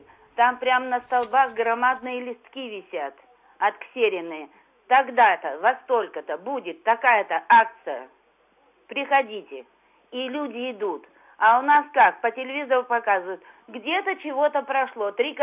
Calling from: Moscow, Russia; я из Москвы.

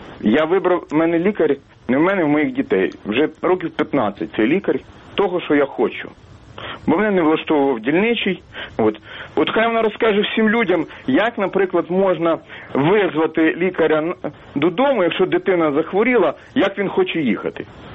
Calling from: Vinnytsia, Vinnytsia Oblast, Ukraine; з Вінниці.

